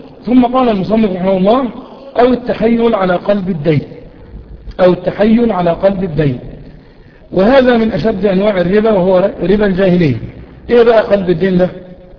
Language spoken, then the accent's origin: Arabic; Kafr El Sheikh, Kafr El Sheikh Governorate, Egypt; باللهجة العامية عندنا في كفر الشيخ بنسميه إيه؟ بنسميه في كفر الشيخ إيه؟